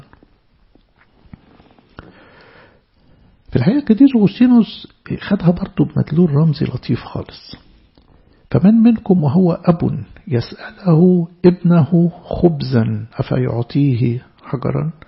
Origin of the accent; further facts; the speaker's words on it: Alexandria, Alexandria Governorate, Egypt; يعني عندنا في اسكندرية نسميها أرميت